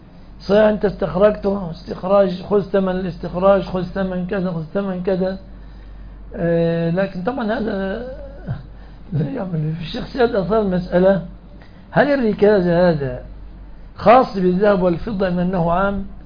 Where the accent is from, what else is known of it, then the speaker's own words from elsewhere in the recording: Egypt; مش عندنا في مصر الإنسان